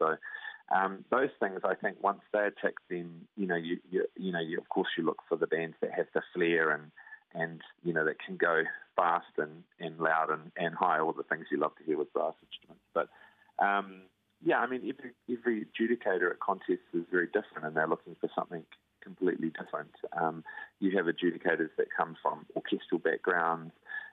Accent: New Plymouth, Taranaki, New Zealand; I'm from New Plymouth originally

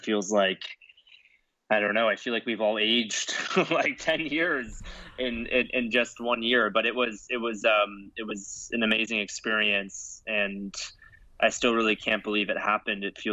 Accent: Florida, United States; Number one, I'm from Florida, and among many other things that Florida is usually looked at, I think, one of my, you know, growing up, I grew up around so many different retirement communities.

